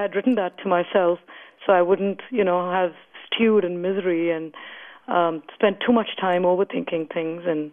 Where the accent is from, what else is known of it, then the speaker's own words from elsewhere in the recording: India; now in San Jose, United States; I grew up in India, and I'm a first-generation U.S. immigrant